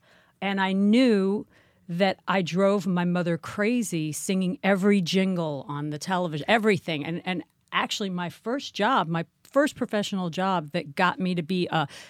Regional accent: Manhattan, New York, United States; In Manhattan.

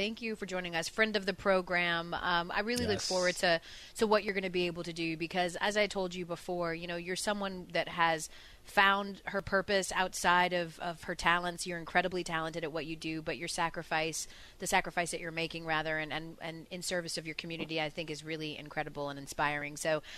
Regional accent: Atlanta, Georgia, United States; As someone that is born and raised in Atlanta, I fully understand what that looks like, particularly in the city of Atlanta.

